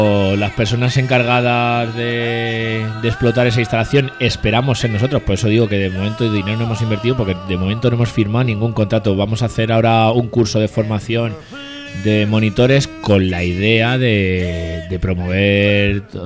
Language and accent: Spanish; Toledo, Castilla-La Mancha, Spain; yo no soy de aquí de Cuenca, pero soy de Toledo, que también es de interior.